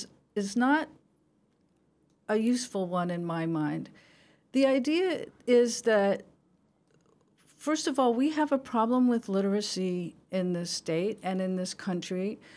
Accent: Bloomington, Indiana, United States; My dad is Jewish, and I grew up in Bloomington, Indiana, and in the 1960s.

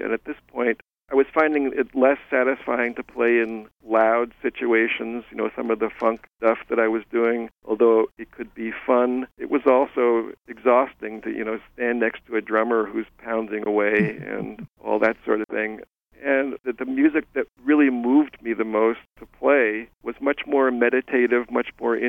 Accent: New Jersey, United States; He's from Cleveland. I'm from New Jersey originally. He's African American. I'm white, North American.

